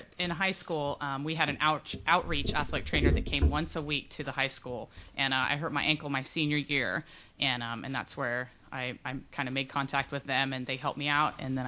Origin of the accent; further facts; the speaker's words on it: Hutchinson, Kansas, United States; I'm originally from Hutchinson, Kansas, which is a really small town in Kansas, and I've basically played sports all my life.